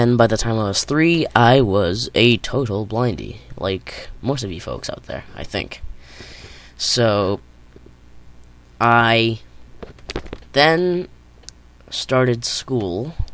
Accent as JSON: {"language": "English", "region": "British Columbia", "country": "Canada", "said": "I am from Canada, British Columbia, which is the province, so it should have been British Columbia, Canada. I live in the city of Vancouver."}